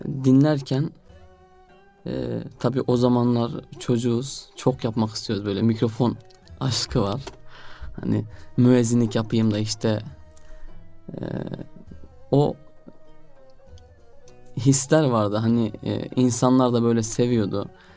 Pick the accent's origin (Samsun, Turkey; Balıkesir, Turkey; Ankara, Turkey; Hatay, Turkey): Hatay, Turkey; Antakya; Hatay, Antakya doğumluyum.